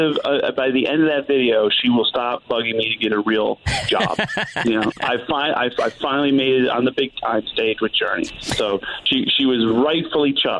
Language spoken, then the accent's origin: English; Utica, New York, United States; Upstate New York, hometown, Utica, New York.